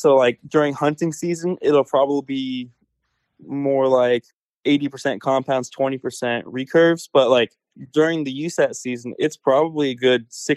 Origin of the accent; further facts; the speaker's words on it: Los Angeles, California, United States; I'm from L.A., California.